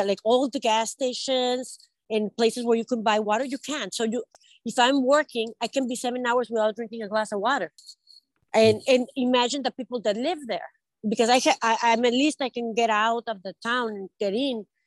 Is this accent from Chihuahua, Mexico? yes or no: yes; Ciudad Juárez, Chihuahua, Mexico; he started the first hospital in Juarez, my hometown in Mexico.